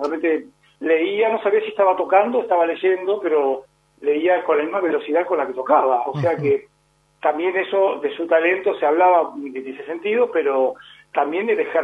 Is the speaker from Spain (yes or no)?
no; Necochea, Buenos Aires Province, Argentina; born there; also born or lived in Mar del Plata; No, yo soy nacido en Necochea, viví muchos años en Mar del Plata